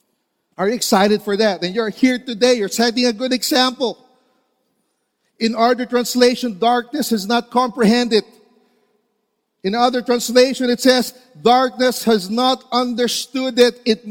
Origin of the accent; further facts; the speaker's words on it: Lucban, Calabarzon, Philippines; I'm from Lokban, Quezon. Taga Quezon po ako. Buti na lang wala po akong punto.